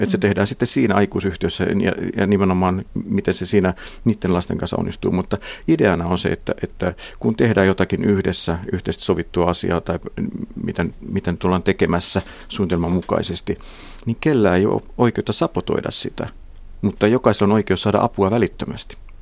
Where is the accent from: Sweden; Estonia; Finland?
Finland; Savonia; Ehkä johtuen mäkin olen Savosta, niin mä pystyn hyvin jotenkin eläytymään siihen.